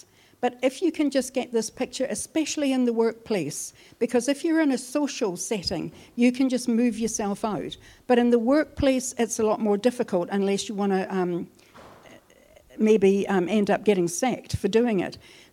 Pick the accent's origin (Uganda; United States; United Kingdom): United Kingdom; Glasgow, Scotland; because I come from Glasgow, we've got a bit of nuclear reactor in us in Glasgow.